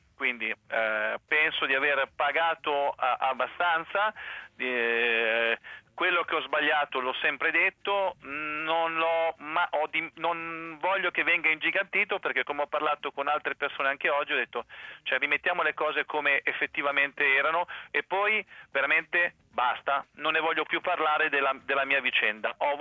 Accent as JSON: {"language": "Italian", "town": "Ancona", "region": "Marche", "country": "Italy", "said": "nella mia città, ok, dove sono, io sono d'Ancona"}